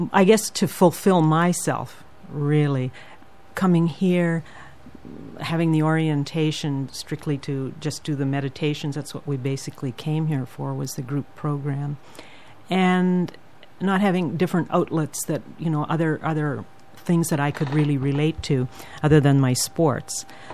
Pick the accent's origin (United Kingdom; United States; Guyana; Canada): Canada; I feel I'm Canadian, or North America, and now this is my home.